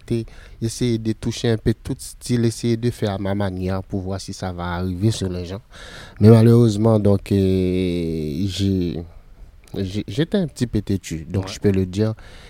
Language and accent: French; Haiti; je suis un jeune artiste haïtien, je viens d'Haïti, bien entendu.